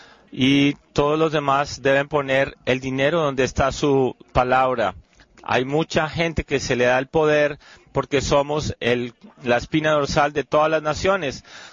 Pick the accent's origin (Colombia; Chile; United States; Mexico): United States; Spanish is a second language; yo soy de Estados Unidos